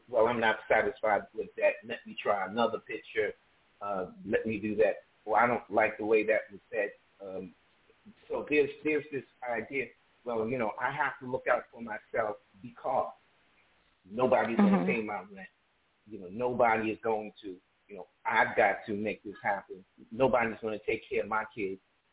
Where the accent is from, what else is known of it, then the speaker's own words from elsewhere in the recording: New York City, New York, United States; I'm from New York City.